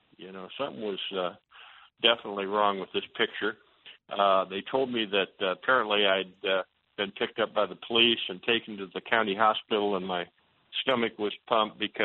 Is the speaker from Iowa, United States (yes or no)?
yes; Des Moines, Iowa, United States; I grew up here in Des Moines, Iowa, and went to school here in Des Moines